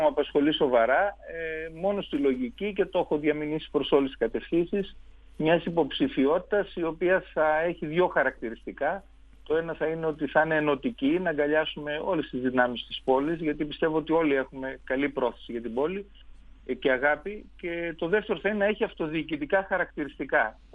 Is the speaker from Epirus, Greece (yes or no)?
no; Thessaloniki, Central Macedonia, Greece; εγώ είμαι Θεσσαλονικιός, νομίζω ότι είμαι ο πανοραμίτης του Βαθού Θεσσαλονίκη, είμαι ο Θεσσαλονικιός που θα ξαναγυρίσει την πόλη του. Γιατί εκεί γεννήθηκα, εκεί μεγάλωσα, εκεί παντρεύτηκα, εκεί σπούδασα.